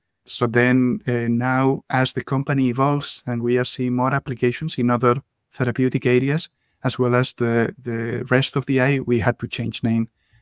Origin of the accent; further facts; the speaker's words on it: Barcelona, Catalonia, Spain; moved away as an adult; now in Switzerland; Originally from a small city by the lake, by the sea. I'm sure you have never heard of it. It's called Barcelona in Spain. So I was living there 25 years of my life and then decided to go north. And that's when I came to Switzerland.